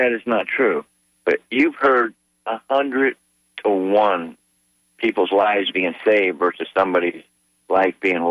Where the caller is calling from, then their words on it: Tampa, Florida, United States; From Tampa.